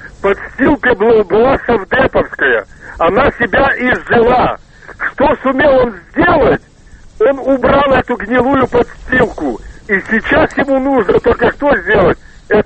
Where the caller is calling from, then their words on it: Moscow, Russia; из Москвы.